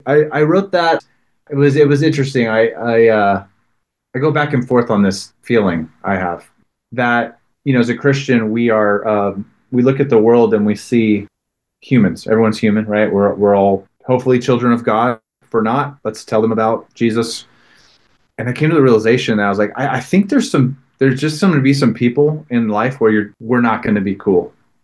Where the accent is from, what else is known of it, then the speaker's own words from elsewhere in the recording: Stockton, California, United States; that came from a visit I had to my hometown of Stockton, California.